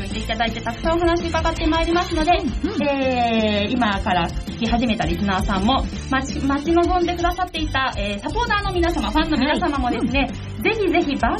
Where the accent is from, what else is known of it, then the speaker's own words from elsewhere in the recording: Kawasaki, Kanagawa, Japan; 本日の番組メインパーソナリティは、川崎生まれ川崎育ち、自称夢見ヶ崎動物公園専属アイドル、 … のリーダー、かじったハートは仲間の証、気をつけないとあなたのハートもガブと食べちゃうぞ、